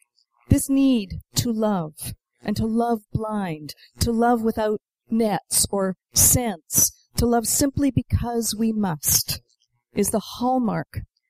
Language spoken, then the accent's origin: English; Montreal, Quebec, Canada; Growing up in Montreal in the 70s, I myself was very aware of his poetry and music